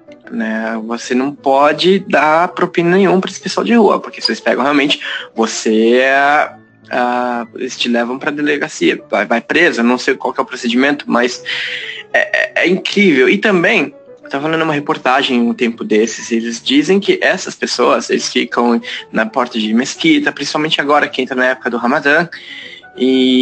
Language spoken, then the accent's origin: Portuguese; Brazil; now in United Arab Emirates; eu, né, como brasileiro, a gente fica, fala, poxa, essa pessoa tá passando fome